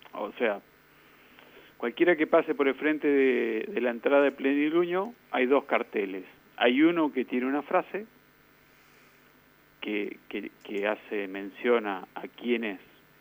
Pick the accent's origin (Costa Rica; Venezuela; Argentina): Argentina; General Pico, La Pampa; yo soy nativo de General Pico